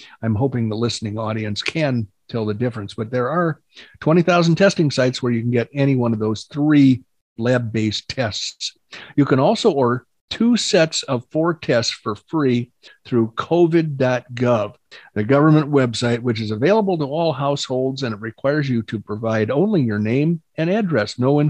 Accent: the South, United States; I'm from the South, so I can say it.

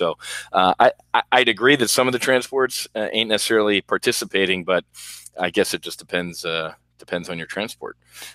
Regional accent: New Jersey, United States; the governor of my home state, Jersey, he legally.

